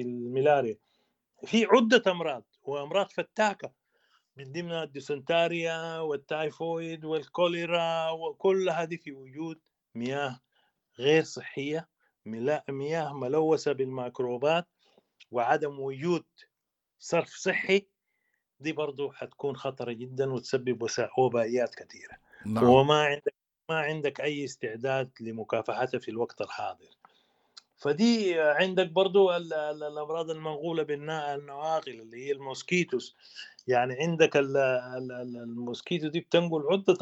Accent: Sudan; فنحن ما عندنا حل إلا نقعد كسودانيين ونوعى بالأثر السلبي للحرب

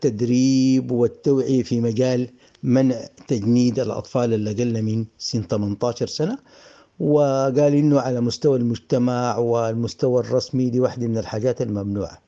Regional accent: Sudan; إذن نحن عندنا في السودان اللي قال من 18 لو جندوا رقبة ما رقبة ده يعتبر طفل جندي.

